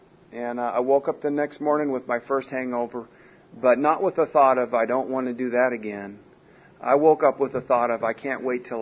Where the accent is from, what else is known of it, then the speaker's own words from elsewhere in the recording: San Diego, California, United States; because as a kid growing up in the 70s down in Ocean Beach